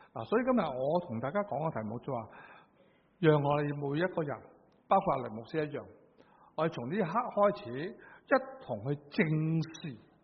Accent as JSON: {"language": "Chinese", "country": "China", "said": "我们中国人有个说话，知其然就不知其所以然。"}